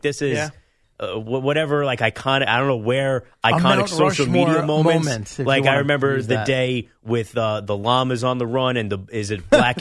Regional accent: New Jersey, United States; We are Central Jersey.

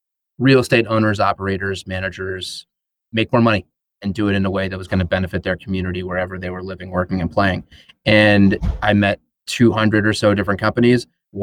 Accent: Dallas, Texas, United States; Born and raised in Dallas, still here.

